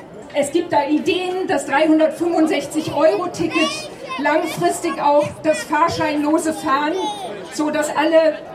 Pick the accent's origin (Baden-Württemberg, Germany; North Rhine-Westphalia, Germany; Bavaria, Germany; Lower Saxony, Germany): North Rhine-Westphalia, Germany; Duisburg; Ich komme ja aus Duisburg.